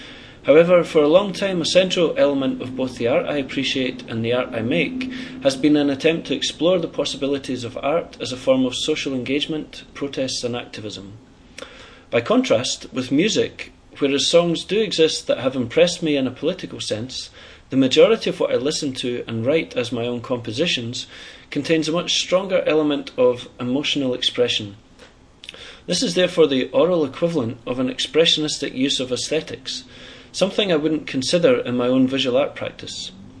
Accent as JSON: {"language": "English", "region": "Scotland", "country": "United Kingdom", "lives_now": "Berlin, Germany", "said": "I'm an artist from Scotland, based in Berlin."}